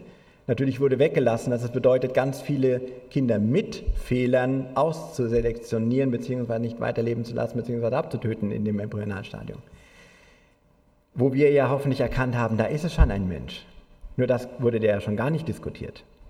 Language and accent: German; Germany; Also ja, ich bin ja auch Deutscher.